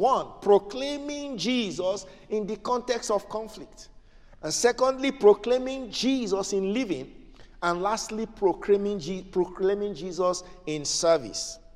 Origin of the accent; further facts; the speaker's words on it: Nigeria; In my village, as a little boy growing up in Igbo land in Nigeria, we call them town criers.